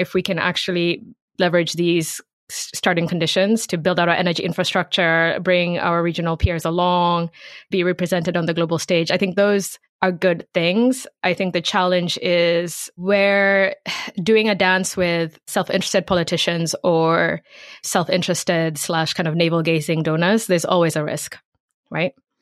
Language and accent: English; Kenya; as a Kenyan, this is going to come out as vain